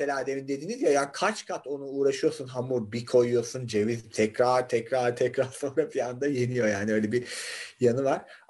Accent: Ordu, Turkey; Annemler Karadenizliyim ben de, Orduluyum.

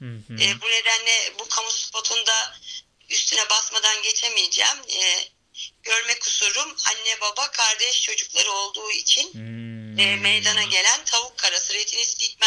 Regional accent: Kütahya, Turkey; Ben 13 Nisan 1971 doğumluyum. Kütahyalıyım aslen.

